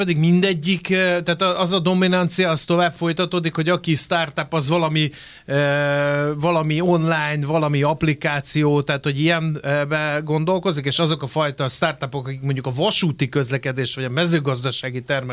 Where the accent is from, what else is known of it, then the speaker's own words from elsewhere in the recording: Hungary; Vidéken nőttem fel, úgyhogy nálunk nem kvarcolás volt